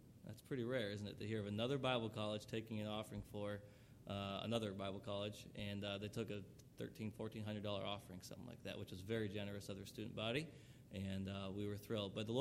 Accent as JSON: {"language": "English", "region": "Wisconsin", "country": "United States", "said": "I'm from Wisconsin, and still am, and that's where they were from when they moved here to Kansas City."}